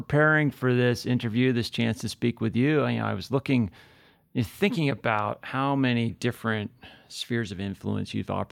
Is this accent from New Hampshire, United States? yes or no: yes; New Hampshire, United States; Yeah, and you know, it's funny, I grew up in New Hampshire, so not far from, you know, where you're stationed now